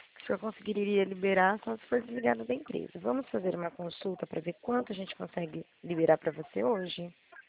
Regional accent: Presidente Prudente, São Paulo, Brazil

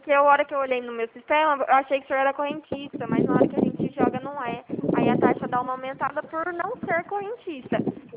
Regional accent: Bebedouro, São Paulo, Brazil; eu sou aqui de Bebedouro.

